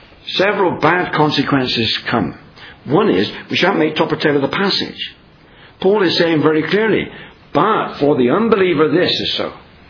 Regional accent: England, United Kingdom; I'm English.

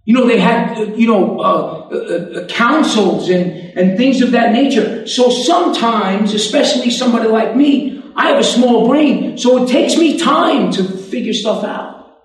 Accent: New York, United States; accent: New York accent; Usually, if anything, maybe you can just stay focused because of my accent. Because that's why sometimes people look and you hear a guy in New York accent

